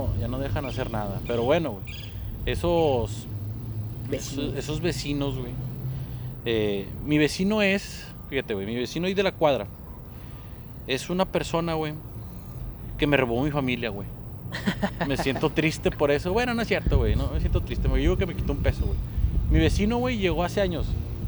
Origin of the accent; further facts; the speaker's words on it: northern Mexico, Mexico; nosotros hablamos fuerte porque somos norteños, no porque nos guste gritar